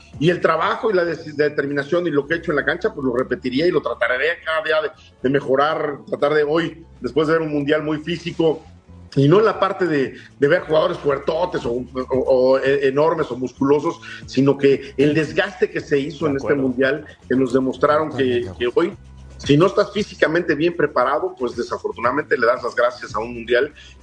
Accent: Mexico; también es un momento de reto y de responsabilidad para nosotros mexicanos, decir, tenemos que prepararnos

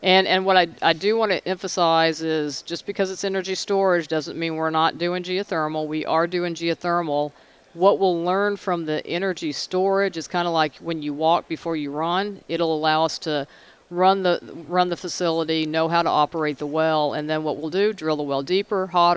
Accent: California, United States; also born or lived in Texas; I was born in Texas. My dad was in the oil field, so we moved around quite a lot. And California was where I was when I was a kid.

